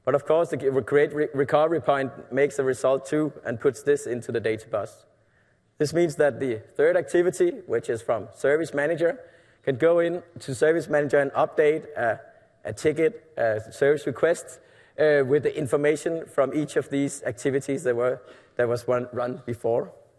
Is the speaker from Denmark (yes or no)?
yes; Denmark; English is a second language; since I'm from Denmark, I always compare them with Lego blocks